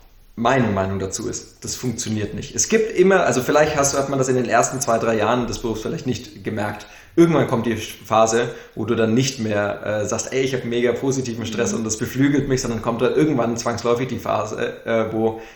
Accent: Nuremberg, Bavaria, Germany; wenn ich zu Besuch in Nürnberg bin. Ich komme irgendwie, also in meiner Heimatstadt

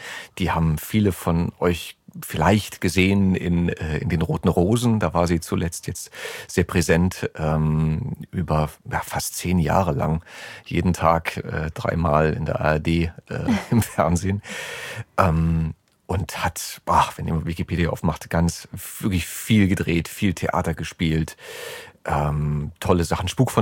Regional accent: East Germany, Germany; ich bin im Osten groß geworden, aufgewachsen, die erste Zeit meines Lebens, bis dann die Mauer in den 89er Jahren gefallen ist, beziehungsweise die Wende in 1990 kam, wo ich dann auch eingeschult wurde. Und habe eine sehr östliche Sozialisierung

